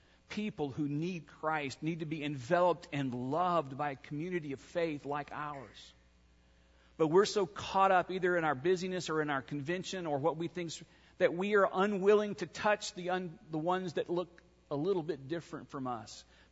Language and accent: English; Atlanta, Georgia, United States; I grew up in Atlanta, as most of you know. I was a teenager during the height of the civil rights movement in Atlanta